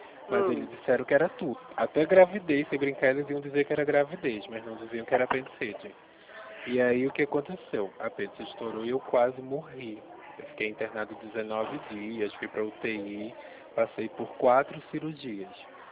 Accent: Pernambuco, Brazil; now in São Paulo, Brazil; Sou pernambucano, sou em São Paulo, no interior.

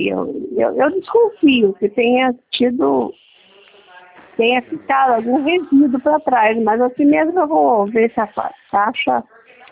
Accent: Franca, São Paulo, Brazil; eu sou de Franca, lá de São

